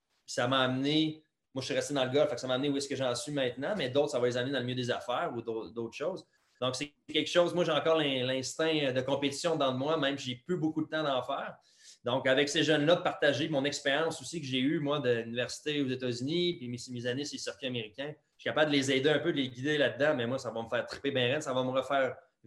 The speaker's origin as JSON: {"language": "French", "town": "Quebec City", "region": "Quebec", "country": "Canada", "moved": "as an adult", "said": "Moi, je suis parti de Québec en 2005. Je suis parti à Charlotte, en Caroline du Nord."}